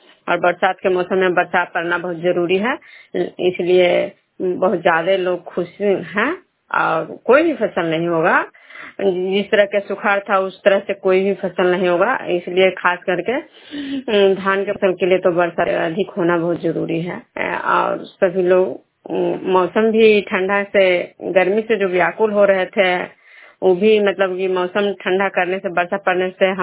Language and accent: Hindi; Bishnupur, Bihar, India; मैं बिष्णुपुर ग्राम खजरा पंचायत नालंदा जिला नगर नमसा प्रखंड के निवासी हूँ।